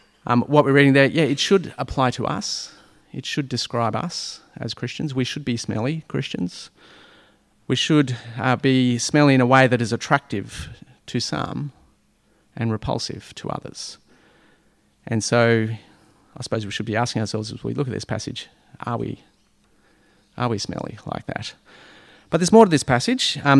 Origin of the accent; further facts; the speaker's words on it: Bangladesh; now in Australia; When we were growing up in Bangladesh, one of the homes that we lived in had a jackfruit tree